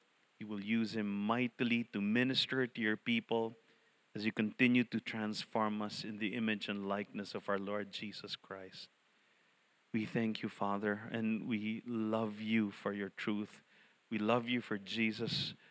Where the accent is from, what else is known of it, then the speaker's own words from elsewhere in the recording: Philippines; because we're all Filipino, we love pictures, right?